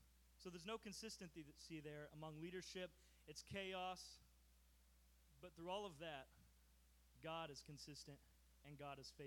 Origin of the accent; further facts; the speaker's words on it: Jackson, Kentucky, United States; I'm from Jackson, Kentucky.